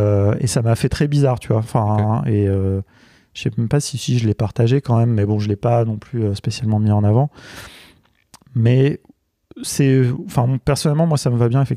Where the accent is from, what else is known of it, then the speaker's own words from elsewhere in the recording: Paris, Île-de-France, France; J'habite en face. Mes parents n'habitent pas loin. Voilà, moi, j'ai vraiment grandi à Paris